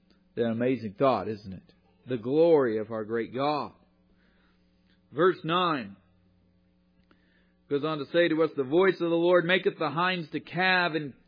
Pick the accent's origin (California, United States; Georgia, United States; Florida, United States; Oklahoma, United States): Oklahoma, United States; Of course, I grew up in Oklahoma, and we got some serious storms.